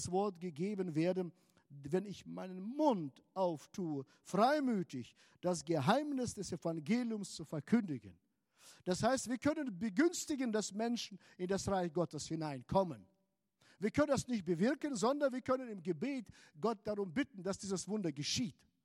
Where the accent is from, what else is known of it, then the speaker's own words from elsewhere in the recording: Hanover, Lower Saxony, Germany; Wir kommen aus Hannover